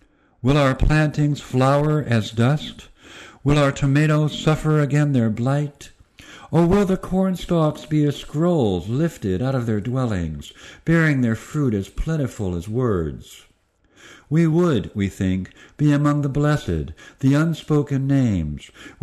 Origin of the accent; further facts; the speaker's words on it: Cleveland, Ohio, United States; I live in the country, and so I'm originally from Cleveland, a Jewish Cleveland urban guy, but moved to the country.